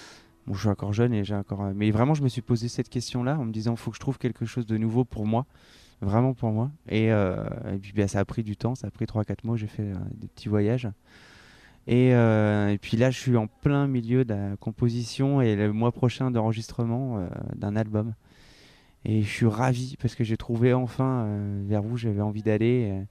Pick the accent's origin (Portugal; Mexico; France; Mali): France; Tours, Centre-Val de Loire; Je viens de Tours, ouais, Tours c'est bien, c'est ça.